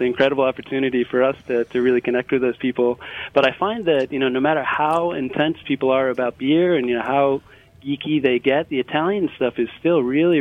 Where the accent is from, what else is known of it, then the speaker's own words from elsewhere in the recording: Northern Ireland, United Kingdom; moved away as an adult; now in Philadelphia, United States; But I was born and raised in Northern Ireland, moved out to the States in 92